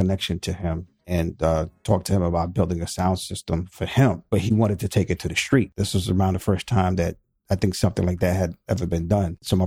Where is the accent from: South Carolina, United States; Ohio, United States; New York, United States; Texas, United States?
New York, United States; Queens; We're from East Elmhurst, Queens, and that's like where the LaGuardia Airport is located.